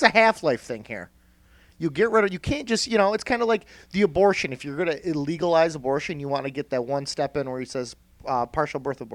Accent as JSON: {"language": "English", "town": "Watertown", "region": "New York", "country": "United States", "said": "I'm from Watertown. We're basically Ontario."}